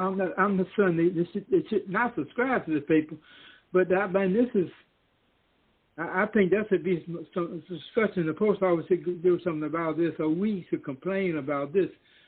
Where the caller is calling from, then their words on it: New York, United States; … calling out here in New York.